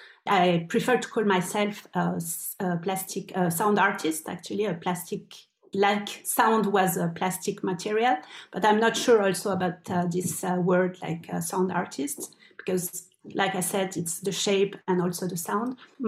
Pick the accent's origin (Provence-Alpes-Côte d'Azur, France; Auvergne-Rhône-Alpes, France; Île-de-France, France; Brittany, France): Île-de-France, France; Paris; I grew up in Paris in a very bourgeois area, and I was in a Catholic private school.